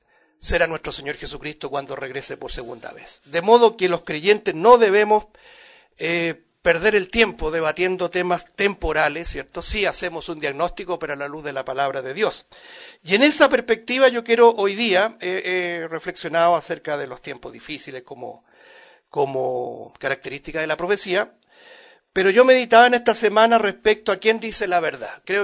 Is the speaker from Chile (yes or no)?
yes; Chile; nos asombramos, ¿no es cierto?, como chileno en particular